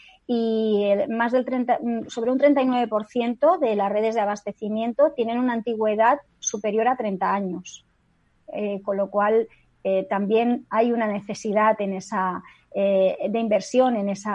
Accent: Barcelona, Catalonia, Spain; Yo recuerdo, soy de Barcelona, recuerdo que antes de disponer de tanques de tormenta

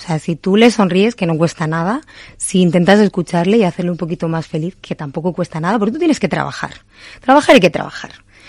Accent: Valladolid, Castile and León, Spain; soy muy vallisoletana. Estoy muy orgullosa de mis raíces

